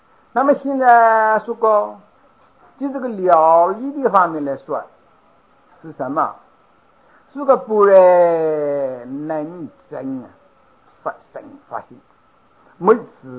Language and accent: Chinese; China; 到了晚年哦，我们中国人这个习惯啊，就汉语农村嘛